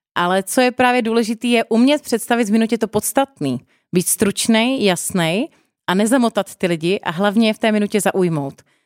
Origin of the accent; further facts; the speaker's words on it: Brno, South Moravian Region, Czechia; Protože jsem z Brna